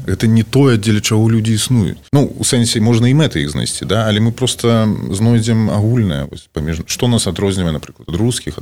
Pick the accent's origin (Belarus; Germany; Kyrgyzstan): Belarus; now in Ukraine; Ну, я, как белорус мог размовлять хотя бы по-белоруску в Украине, да?